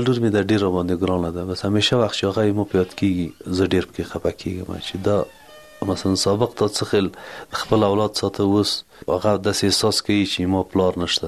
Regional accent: Parwan, Afghanistan; د پروان د ولایت یم، د غوربند ولسوالۍ

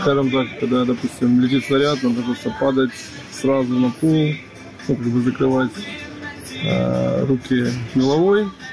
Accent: Donetsk, Donetsk Oblast, Ukraine; Я з Донецька. І там вже все проходило.

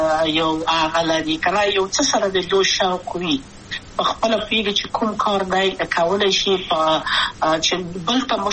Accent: Kabul, Afghanistan; also born or lived in Wardak; زه خو اصلا د وردګو ولایت یم، د پلار مې د وردګو ولایت ته خلیګن سره کېدلې، د کابل په تخته پل سیمه کې یم، او لویا شویم کابل کې هم مکتب می دولسمه پورې په کابل ښار خیرخانه می نهلی سي مریم کې

